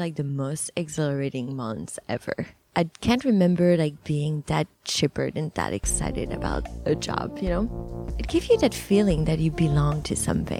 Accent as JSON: {"language": "English", "town": "Paris", "region": "Île-de-France", "country": "France", "tie": "born or raised there", "said": "I was born in Paris in a rather privileged home and, you know, going to private school and having country homes and in a very eclectic town, right? A lot of culture, very eccentric family."}